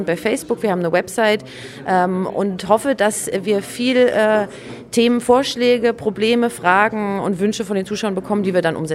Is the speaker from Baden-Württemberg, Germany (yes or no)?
no; Berlin, Germany; Berlinerin, gebürtige Berlinerin